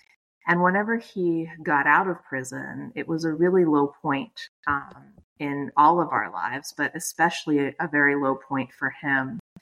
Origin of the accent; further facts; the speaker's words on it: McKees Rocks, Pennsylvania, United States; So I grew up in McKees Rocks, PA, which is a small suburb outside of Pittsburgh.